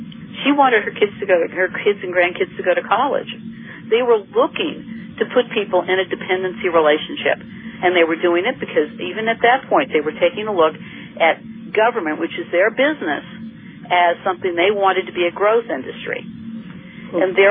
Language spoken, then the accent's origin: English; Los Angeles, California, United States; I grew up in West Los Angeles, and my mother was very ill at one point when I was about 9 or 10 years old.